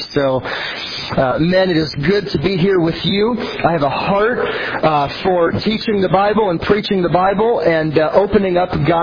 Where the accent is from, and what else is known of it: St. Louis, Missouri, United States; born or raised there; also born or lived in Los Angeles